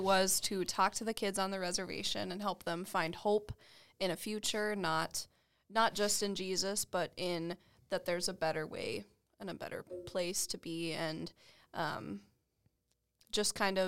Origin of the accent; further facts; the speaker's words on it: North Dakota, United States; when we come from North Dakota, I mean, it's just kind of like